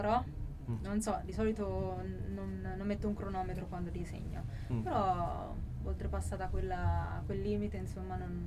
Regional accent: Ponte San Giovanni, Umbria, Italy; io sono cresciuta a Ponte San Giovanni

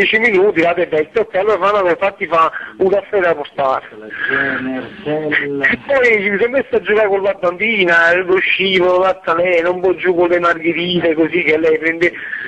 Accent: Naples, Campania, Italy; io sono napoletano, no?

